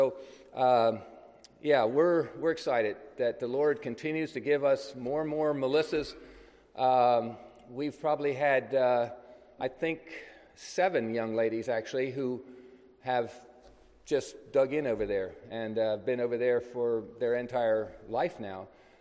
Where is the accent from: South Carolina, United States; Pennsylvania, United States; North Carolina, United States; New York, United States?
North Carolina, United States; I grew up in North Carolina, and she had a heavy North Carolina accent